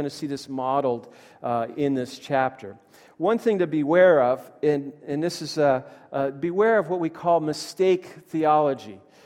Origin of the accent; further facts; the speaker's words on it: Halifax, Massachusetts, United States; my hometown of Halifax, Massachusetts. It is a booming metropolis of 3,000 people.